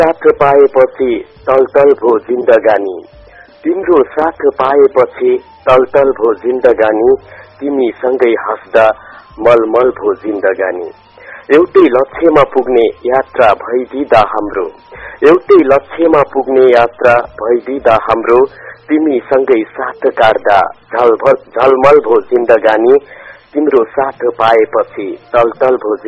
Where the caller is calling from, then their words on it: Ghorahi, Lumbini Province, Nepal; हजुर म दाङको घोराईबाट